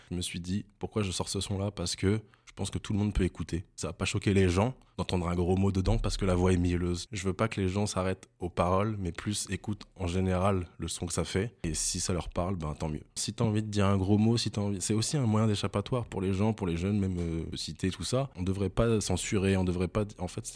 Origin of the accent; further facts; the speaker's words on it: Dreux, Centre-Val de Loire, France; also born or lived in Versailles; Je suis droué depuis mon troisième jour, quoi. Je suis né à Versailles, après, mes parents habitent à Dreux